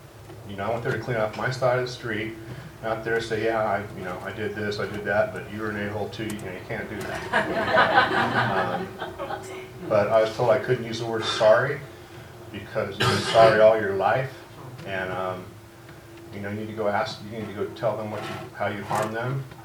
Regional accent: Costa Mesa, California, United States; And I grew up in Costa Mesa. Got loaded and drunk in Costa Mesa, sold dope in Costa Mesa, and I got sober in Costa Mesa.

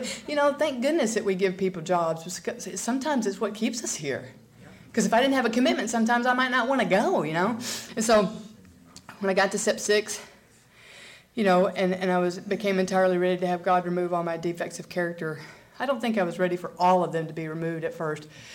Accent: the South, United States; because I grew up in the South

